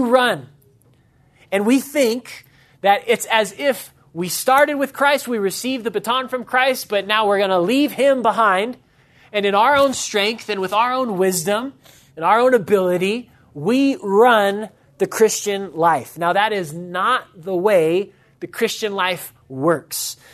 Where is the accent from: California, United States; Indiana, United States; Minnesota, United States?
California, United States; Carpinteria; I'm from Carpinteria. Had any of you guys ever heard that word before?